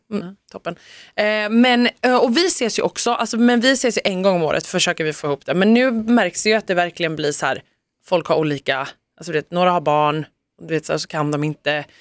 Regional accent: Värnamo, Jönköping County, Sweden; now in Stockholm, Sweden; Och han vet att jag är från Värnamo, för att jag har berättat det.

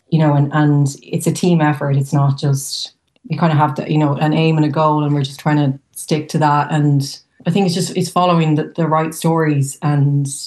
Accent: Westmeath, Ireland; I came from the Midlands, and growing up there was no one from Westmeath that was working professionally as an actor.

